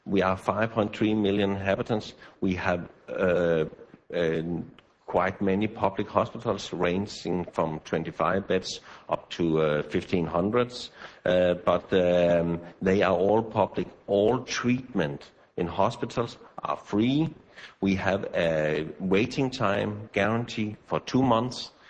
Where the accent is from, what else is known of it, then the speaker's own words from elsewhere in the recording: Denmark; English is a second language; that's right. They run out of letters when I was born. I'm coming from Denmark